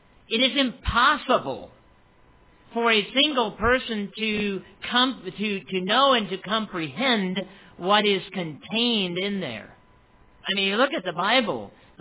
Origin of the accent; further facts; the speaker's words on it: New Bedford, Massachusetts, United States; And as a dear friend of mine that grew up when I was growing up in New Bedford used to say